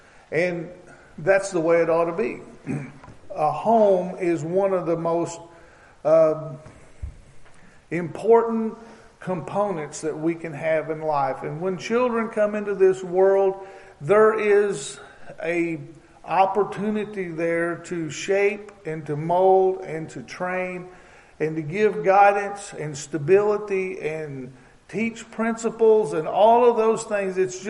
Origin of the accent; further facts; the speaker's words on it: Webb City, Missouri, United States; from Webb City, Missouri.